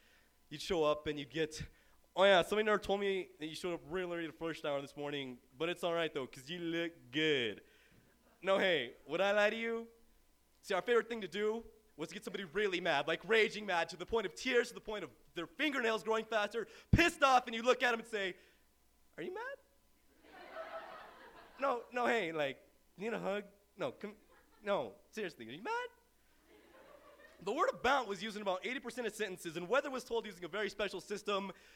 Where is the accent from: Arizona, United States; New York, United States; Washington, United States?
Arizona, United States; Patagonia; See, Patagonia is a little town more south of Tucson than it is north of Mexico. And in my town, everybody talks all fucked up.